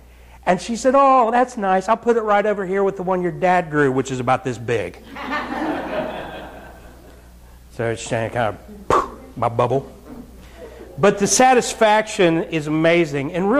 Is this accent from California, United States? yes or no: no; Ohio, United States; I'm from Southern Ohio. Some of you knew that. And down in Southern Ohio, we listen to a lot of Southern gospel.